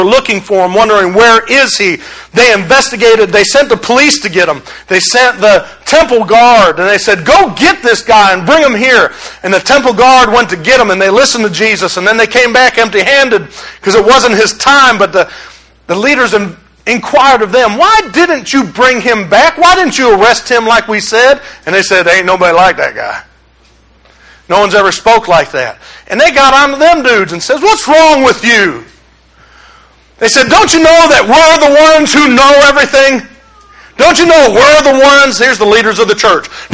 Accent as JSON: {"language": "English", "town": "Detroit", "region": "Michigan", "country": "United States", "said": "As y'all know, sarcasm is my native tongue, being from Detroit and all."}